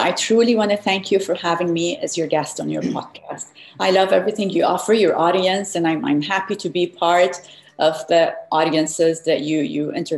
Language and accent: English; England, United Kingdom; moved away as an adult; also born or lived in West Africa; now in Florida, United States; I was brought up in many different places. I was born in West Africa. Mm-hmm. Then I grew up in England. I studied there. And then I moved to the States 17 years ago. So I've been in Florida for 17 years now.